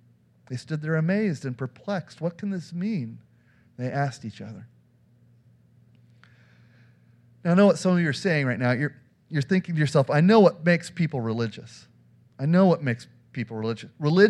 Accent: Denver, Colorado, United States; I mean, you guys are Pats fans, and I grew up in Denver, so I'm a Broncos fan.

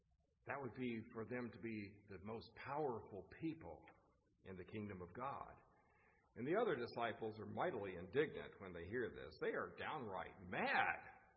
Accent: the South, United States; You know that I grew up in the South.

